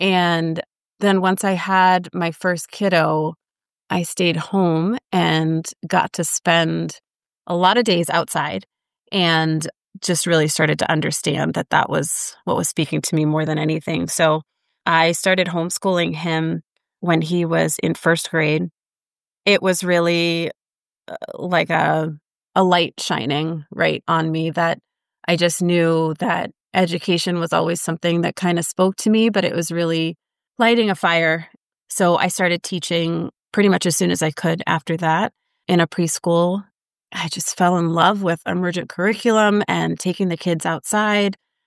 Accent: Texas, United States; I grew up in Texas, super nature kid

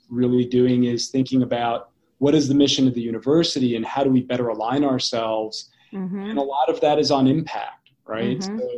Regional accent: East Coast, United States; I come from the East Coast where the culture is very different than it is in the Mountain West

